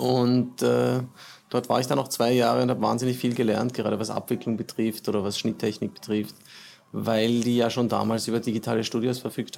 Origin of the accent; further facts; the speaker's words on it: Eastern Austria, Austria; Genau, aber ich bin aus dem Osten Österreichs.